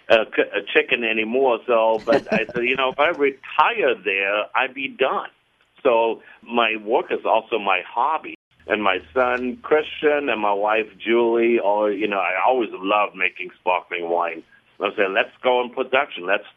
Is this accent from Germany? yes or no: yes; Trier, Rhineland-Palatinate, Germany; I grew up in Trier, Germany, oldest town in Germany. There, it's over 2,000 years old